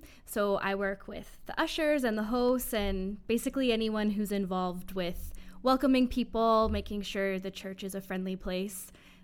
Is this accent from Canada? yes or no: yes; Langley, British Columbia, Canada; moved away as an adult; also born or lived in Abbotsford; now in Edmonton, Canada; I grew up in Langley, and then after Bible college, I moved to Abbotsford and got married, and my husband's from Abbotsford